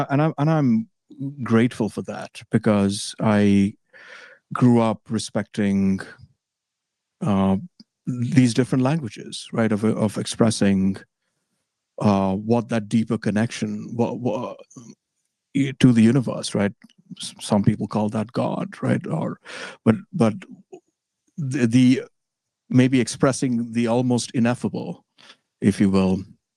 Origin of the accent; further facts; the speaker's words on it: India; moved away as an adult; I was raised, till I was 21, I grew up in India, where I was raised Hindu.